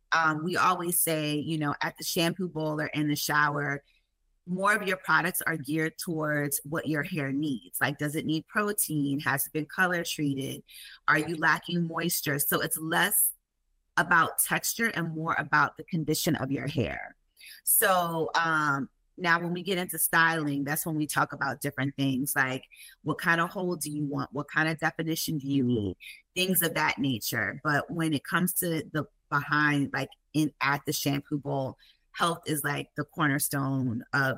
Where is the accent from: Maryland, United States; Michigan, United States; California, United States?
Maryland, United States; Columbia; now in South Florida, United States; So it's like in between Baltimore and DC.